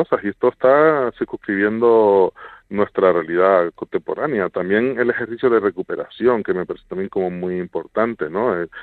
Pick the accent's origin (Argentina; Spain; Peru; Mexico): Spain; Canary Islands; Y que yo, como canario, también me creí.